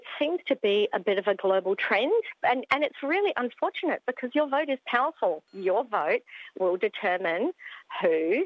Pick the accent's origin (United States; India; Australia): Australia; Adelaide, South Australia; born there; I was born in Adelaide, yes.